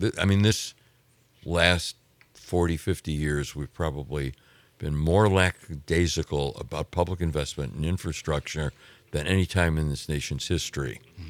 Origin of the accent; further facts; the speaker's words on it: Chicago, Illinois, United States; No. I grew up on the South Side. White Sox.